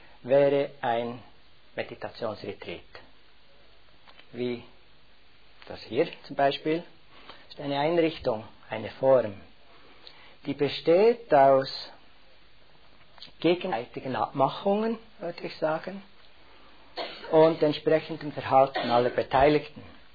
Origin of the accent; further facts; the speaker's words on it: Switzerland; Nicht wie bei uns in der Schweiz, wo es ein großes Gebäude ist.